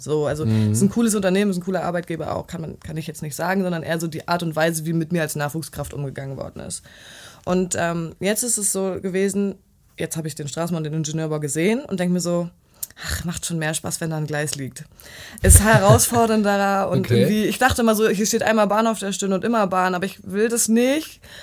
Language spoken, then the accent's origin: German; East Germany, Germany; ich komme aus dem Osten, also neue Bundesländer, und das ist ja überhaupt nicht LW-Gebiet, und bin dafür auch in die Nähe von Frankfurt dann gezogen